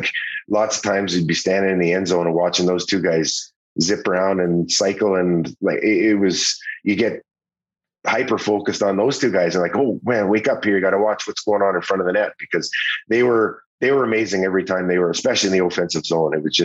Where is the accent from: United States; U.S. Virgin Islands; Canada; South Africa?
Canada; Saskatoon, Saskatchewan; Todd McClellan, whom and I grew up together in Saskatoon.